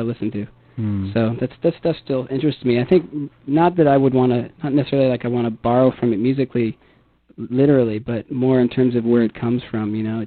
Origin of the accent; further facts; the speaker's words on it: Boston, Massachusetts, United States; also born or lived in Los Angeles; I grew up in Boston.